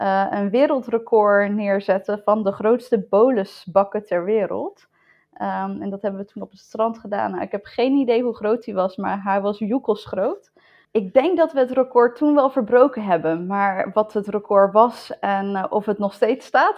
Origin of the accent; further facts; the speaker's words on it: Zeeland, Netherlands; ik maak vaak gebruik van de opmerking dat ik een zinnige Zeeuw ben. Ik weet goed met geld om te gaan en daar zuinig mee te zijn. Ik denk dat maakt mij wel een stukje trots op het Zeeuwse.